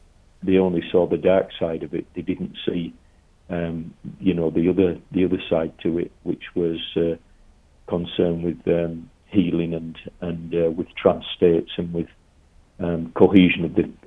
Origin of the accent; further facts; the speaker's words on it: United Kingdom; Yeah, well, I'm from Great Britain, and before coming to England